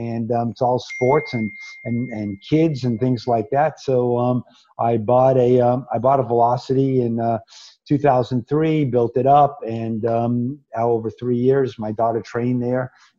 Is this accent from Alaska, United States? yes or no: no; New York City, New York, United States; now in Los Angeles, United States; the abbreviated version, Wes, is I grew up in New York City, went to Los Angeles on a vacation, and never went home.